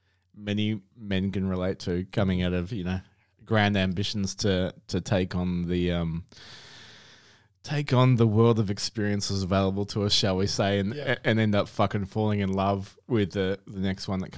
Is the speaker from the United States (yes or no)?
no; Cann River, Victoria, Australia; but being a country kid, you mentioned Cann River before, so I grew up in Cann River and school through Bairnsdale.